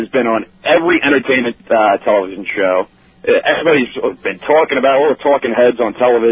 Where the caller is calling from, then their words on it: Centereach, New York, United States; I'm calling from Center Reach.